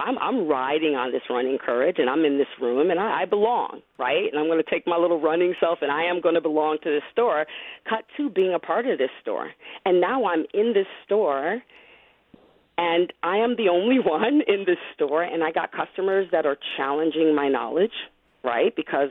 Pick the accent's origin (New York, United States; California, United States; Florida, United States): New York, United States; Rochester; I was a part of the Urban Suburban Program here in Rochester. I grew up in the city. I grew up in Van Arker Projects.